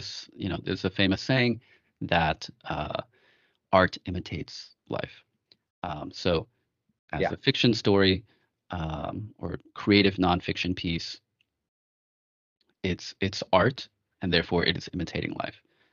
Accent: New York City, New York, United States; growing up in the Bronx and you know, things I had experienced.

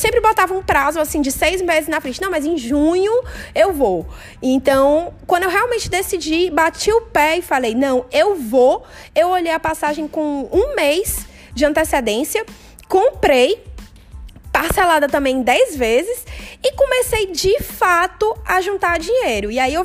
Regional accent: Brazil; Eu sou brasileira, eu moro no exterior, e eu estou dizendo, não dá pra defender.

